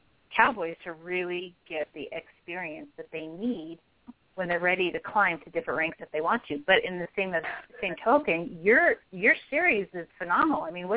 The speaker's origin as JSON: {"language": "English", "town": "Roseburg", "region": "Oregon", "country": "United States", "tie": "born or raised there", "said": "he ends up marrying Natalie, who is from my hometown and our hometown in Roseburg."}